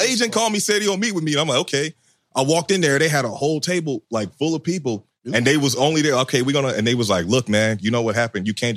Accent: Chicago, Illinois, United States; It's like, man, I'm from Chicago.

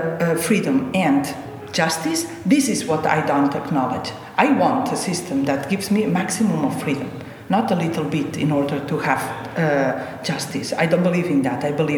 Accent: Barcelona, Catalonia, Spain; the political situation in my own country, that's Catalonia. I come from Barcelona.

